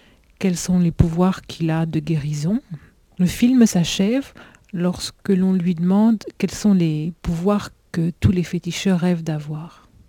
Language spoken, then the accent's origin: French; Togo; Je suis togolaise, juriste